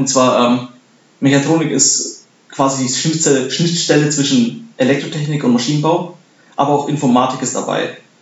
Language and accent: German; Bavaria, Germany; now in Darmstadt, Germany; Zum einen wollte ich in der Nähe studieren, wo ich aufgewachsen bin. Ich komme aus Bayern.